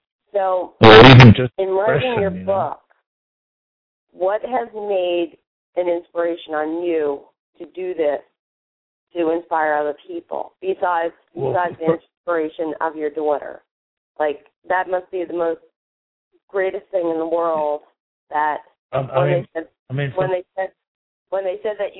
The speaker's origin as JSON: {"language": "English", "region": "New Jersey", "country": "United States", "said": "I'm from New Jersey."}